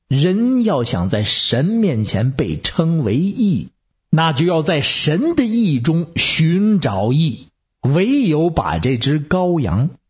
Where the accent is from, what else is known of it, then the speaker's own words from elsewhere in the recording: Beijing, China; ，下次我再接着跟您聊。